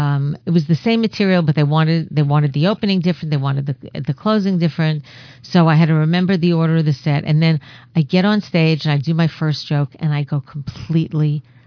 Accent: New York, United States; now in Los Angeles, United States; I'm from New York. New York's very close to Philly

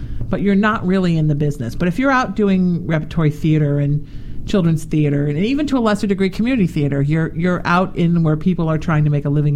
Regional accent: New Haven, Connecticut, United States; Yeah, and I'm from New England. Well, New Haven. So so the outskirts of New England.

